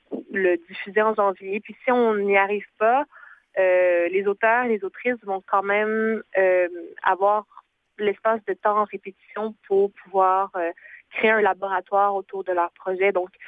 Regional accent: Quebec, Canada; Moi, je viens des Laurentides.

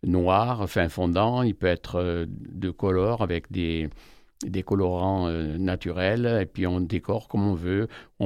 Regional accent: Bormes-les-Mimosas, Provence-Alpes-Côte d'Azur, France; born there; je suis né à Bormes, oui.

